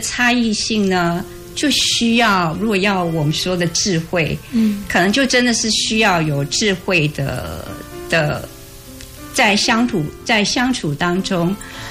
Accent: Taiwan; now in United States; 我从台湾过来

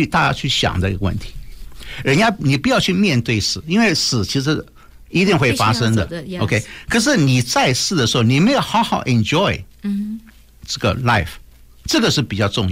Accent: Taiwan; 就像我们记得我们从台湾来的，以前记不记得50年代有那种防空洞

